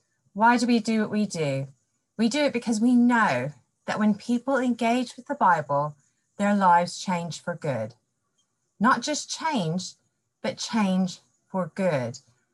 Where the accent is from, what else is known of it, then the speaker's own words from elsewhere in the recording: United States; accent: mesh; now in England, United Kingdom; I'm originally from America, but I've been in England now for over 20 years, so I do have a real mesh of an accent. It usually changes when I get excited.